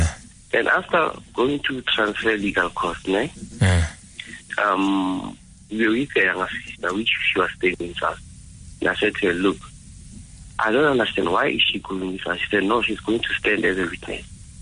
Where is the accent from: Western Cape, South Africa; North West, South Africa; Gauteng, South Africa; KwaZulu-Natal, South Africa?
Gauteng, South Africa; Carltonville; I'm from Carltonville.